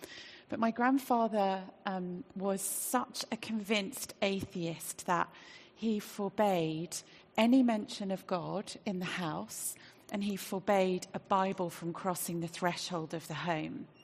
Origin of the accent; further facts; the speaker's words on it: Australia; born there; Well, I was born in Australia to parents who didn't have any faith at all.